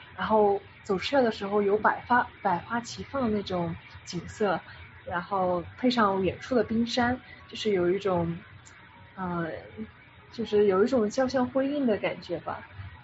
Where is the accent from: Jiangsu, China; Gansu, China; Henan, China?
Jiangsu, China; Nanjing; 然后相信可能有些朋友知道我是来自南京的，然后南京也有很多人就喜欢吃酸菜鱼